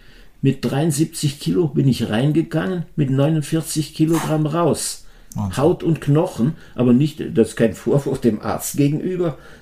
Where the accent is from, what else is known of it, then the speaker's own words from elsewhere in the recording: Rhineland, Germany; also born or lived in Austria; wir waren im Rheinland nach oben, mein Vater war gebürtiger Österreicher, sind wir später nach Österreich zurück.